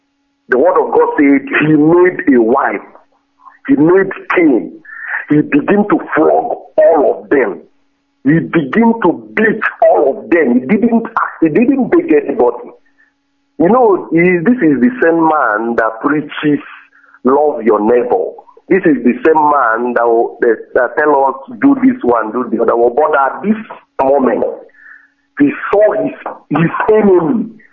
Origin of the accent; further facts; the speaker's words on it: Ogidi, Anambra, Nigeria; I'm calling from the zoo, from the heart of darkness, and I'm from Ogidi in the Dimly North local government of Anambra State.